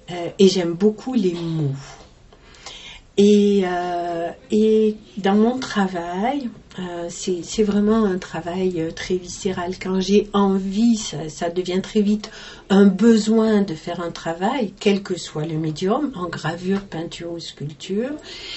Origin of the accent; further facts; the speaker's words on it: Uzès, Occitanie, France; moved away as an adult; moi, c'est mon village, Saint-Quentin-la-Poterie. Je suis née à Uzès, quand il y avait encore la maternité à Uzès.